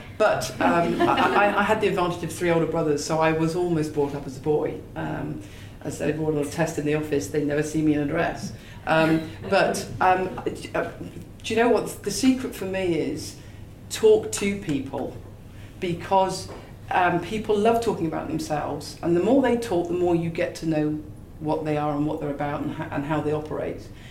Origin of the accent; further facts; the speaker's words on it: Bristol, South West England, United Kingdom; I was down in the West Country, if I come from Bristol